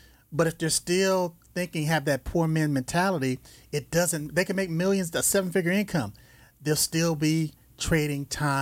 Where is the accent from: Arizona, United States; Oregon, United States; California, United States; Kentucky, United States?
California, United States; Los Angeles; born or raised there